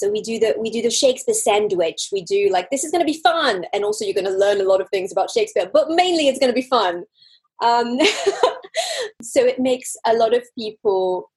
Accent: Switzerland; English is a second language; simply because I was raised in Switzerland, and I was assistant director in Switzerland for a certain number of years, did my school there

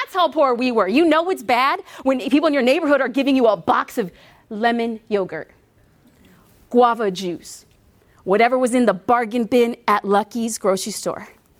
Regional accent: Los Angeles, California, United States; Well, I'm from California, but I'm an LA girl through and through.

